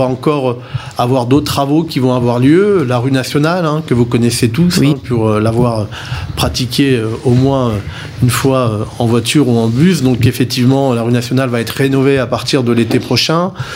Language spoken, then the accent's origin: French; Limay, Île-de-France, France; quand on a grandi à Limay, on a un fort attachement pour sa commune, hein, dont je fais évidemment partie.